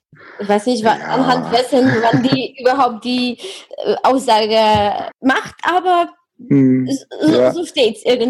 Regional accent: Gliwice, Silesian Voivodeship, Poland; born there; Es steht auch in Gleiwitz, in der Stadt, wo ich geboren bin, auch der Radiosender

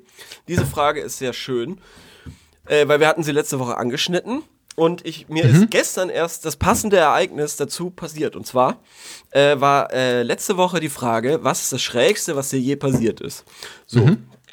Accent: Würzburg, Bavaria, Germany; Weil als Würzburger mit beschissenem Auto wird mal so ungefähr alle 4 Wochen kontrolliert von der Polizei.

